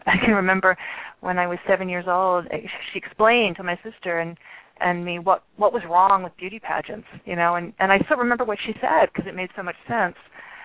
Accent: Philadelphia, Pennsylvania, United States; I grew up in Philadelphia, and we would drive up to see my grandmother in Connecticut

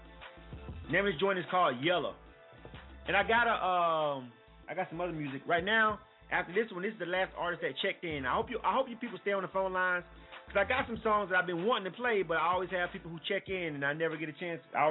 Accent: Panama City, Florida, United States; I grew up, I'm from Panama City, Florida. You know what I'm saying? I'm born and raised in Panama City, Florida. I love the 850. I rep it till I die.

